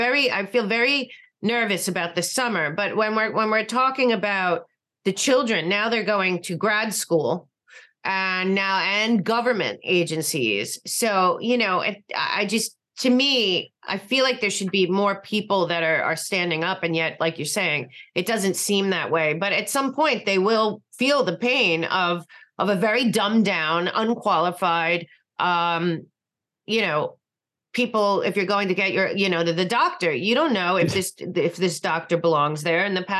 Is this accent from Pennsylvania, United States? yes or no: yes; Pennsylvania, United States; I grew up outside of Philly, and I'll tell you, it was everything.